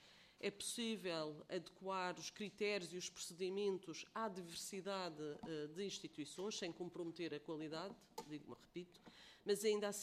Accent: Madeira, Portugal; E eu destaco esta instituição porque eu sou madeirense.

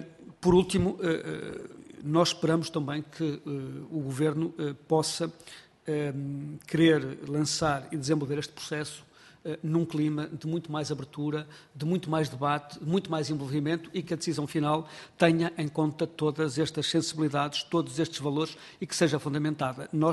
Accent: Vila Real, Portugal; Eu venho de Vila Real

